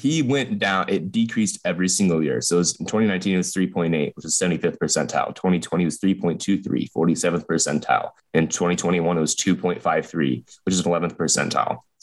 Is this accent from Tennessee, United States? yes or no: no; Seattle, Washington, United States; I'm from Seattle.